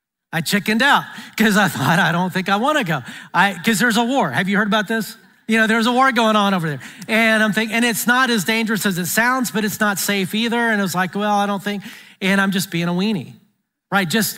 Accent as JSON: {"language": "English", "region": "Alabama", "country": "United States", "tie": "born or raised there", "said": "I grew up in Alabama, and close to us was Fern Bell Park in Huntsville, Alabama"}